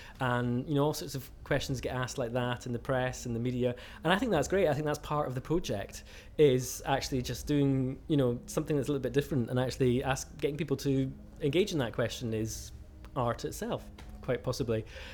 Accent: Edinburgh, Scotland, United Kingdom; I was born in Edinburgh. I've lived almost all my life in Edinburgh, apart from just small, when I was very young, my mother sold her house, bought a car, bought a tent, and we went travelling around Scotland. I was about three, I think, at the time

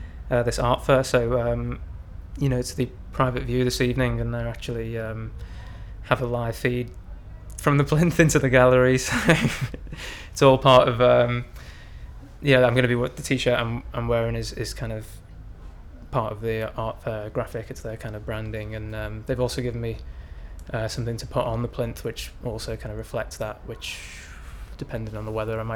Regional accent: Liverpool, North West England, United Kingdom; I'm 29 years old, and I'm from Liverpool.

